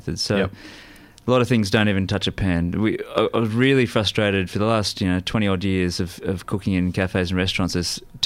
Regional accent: Byron Bay, New South Wales, Australia; moved away as an adult; now in Melbourne, Australia; Yeah, I grew up in Byron, spent 30 years there.

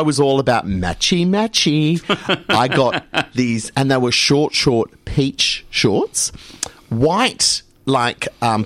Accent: Perth, Western Australia, Australia; I went through, as most people did growing up in Perth, a surfy phase.

